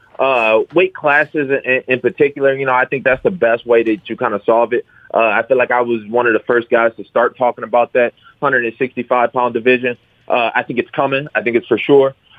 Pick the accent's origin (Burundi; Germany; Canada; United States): United States; Detroit, Michigan; moved away as an adult; also born or lived in Grand Rapids, United States; now in Las Vegas, United States; Well, no, I grew up in Detroit. You know, I lived there until I was 19. Then I moved to Grand Rapids for 2 years while I was in college, and then, you know, then moved on to Vegas.